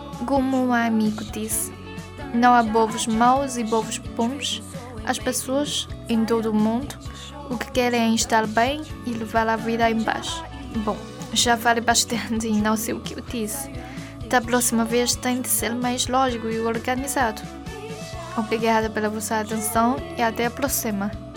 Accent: China; Portuguese is a second language; now in Portugal; sou da China. Estou a fazer intercâmbio aqui em Portugal, na Universidade do Minho.

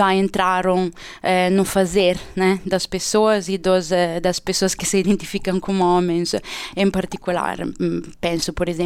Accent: Italy; Portuguese is a second language; moved away as an adult; also born or lived in Ireland; Eu sou italiana e cresci academicamente, né? Fiz a minha licenciatura e o meu mestrado na Itália, na Università di Macerata, no centro da Itália, uma universidade pequenina.

